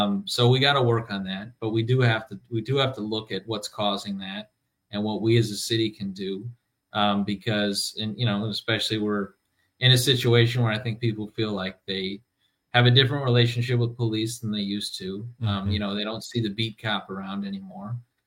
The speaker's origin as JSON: {"language": "English", "town": "Milwaukee", "region": "Wisconsin", "country": "United States", "tie": "born or raised there", "said": "I was born and raised in Milwaukee, in the Sherman Park neighborhood. When I grew up, that was still a bustling, thriving, diverse, middle-class neighborhood."}